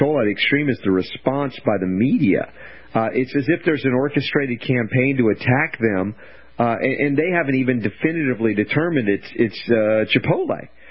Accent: Gulf Coast, United States; because I grew up on East Coast oceans, although technically Gulf of Mexico.

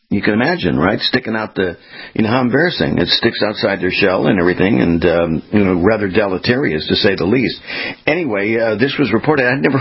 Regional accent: California, United States; I mean, I grew up choking in Southern California.

